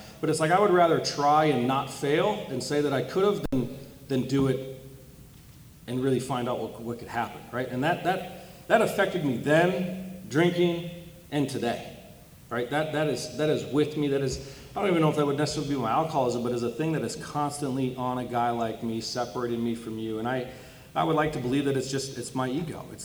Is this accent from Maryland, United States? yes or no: no; North Dakota, United States; accent: Canadian twang; If you hear the accent, I'm not from Los Angeles. I'm from North Dakota. I was born in North Dakota, so I got a little Canadian twang, you know, the O's roll, pass me the spoon